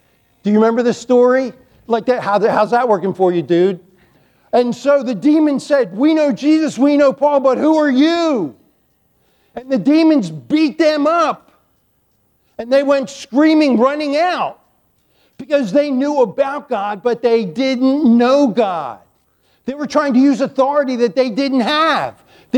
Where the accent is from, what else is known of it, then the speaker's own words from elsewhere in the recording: Chesapeake Bay, United States; I grew up on the Chesapeake Bay.